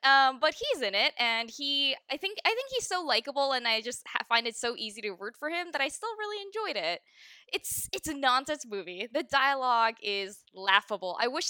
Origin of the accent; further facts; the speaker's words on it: California, United States; I grew up in California